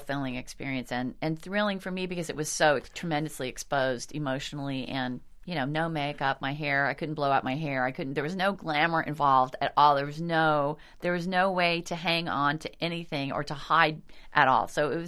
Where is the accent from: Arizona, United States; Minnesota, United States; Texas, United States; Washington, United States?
Texas, United States; Dallas; and my first voice teacher was my choir director, Don Hermanot, growing up in Dallas.